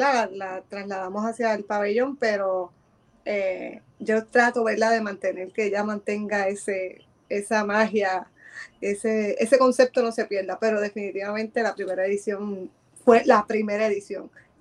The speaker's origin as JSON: {"language": "Spanish", "town": "Barranquitas", "country": "Puerto Rico", "tie": "born or raised there", "also_born_or_lived": "Aibonito", "said": "yo soy criada, o sea, nací en Ay Bonito, vivo en Barranquitas desde siempre."}